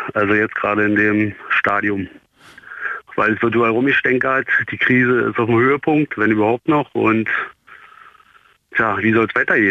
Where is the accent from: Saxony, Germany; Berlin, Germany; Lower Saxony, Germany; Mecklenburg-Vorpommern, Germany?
Berlin, Germany; East Berlin; ich komme auch aus Ost-Berlin